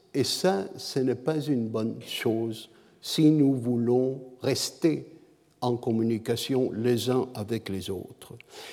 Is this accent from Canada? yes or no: yes; Canada; Je suis homme, je suis canadien, je suis parent